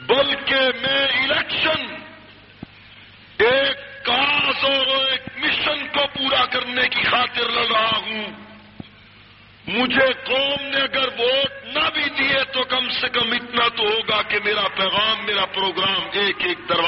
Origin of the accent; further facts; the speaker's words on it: Jhang, Punjab, Pakistan; آج کوئی آدمی پوچھتا ہے تم کس شہر سے آئے ہو؟ میں جنگ سے آیا ہوں.